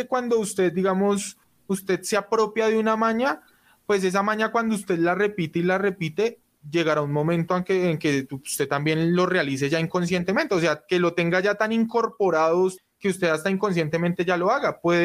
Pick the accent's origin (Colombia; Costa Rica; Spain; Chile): Colombia; eso que lo vamos a hablar nosotros como colombianos y que conocemos cómo funciona pues la moral de este país